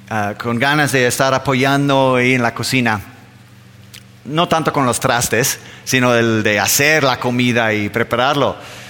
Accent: Denmark; now in Mexico; siendo todavía los únicos de Dinamarca, nos preguntan, oye, ¿de dónde son? Y somos de Dinamarca.

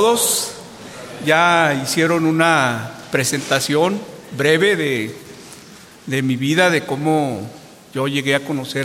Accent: Morelia, Michoacán, Mexico; moved away; yo conozco por ahí, yo soy de Morelia y me gustaría algún día regresar a Morelia

